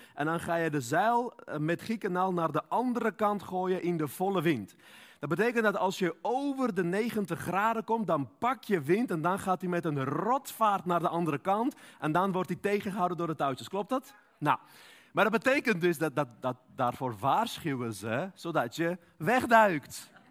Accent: Armenia; Dutch is a second language; now in Netherlands; ik kom uit Armenië en Armeniërs kunnen niet echt zeilen. Wij hebben veel bergen, maar geen water, geen zee.

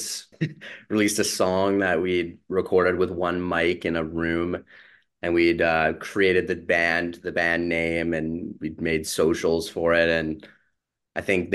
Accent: North Vancouver, British Columbia, Canada; Yeah, we actually we're all from North Van, pretty close proximity to each other. Like a couple of streets away.

